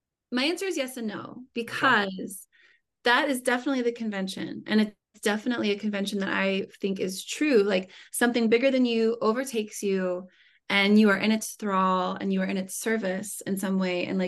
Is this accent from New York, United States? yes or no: no; Youngstown, Ohio, United States; So I guess it's very Appalachian, and I grew up in Youngstown, Ohio, which is at the tip, you know, of Appalachia.